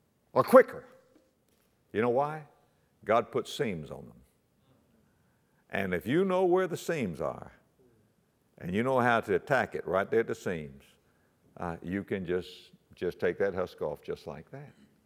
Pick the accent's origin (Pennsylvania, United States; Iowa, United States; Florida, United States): Florida, United States; I'm from South Florida, and my brother and I used to collect coconuts and sell them to what we call Yankees, snowbirds.